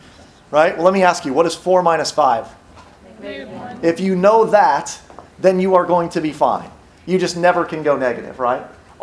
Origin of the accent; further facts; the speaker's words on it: Iowa, United States; I'm from Iowa. We're around a lot of cows in Iowa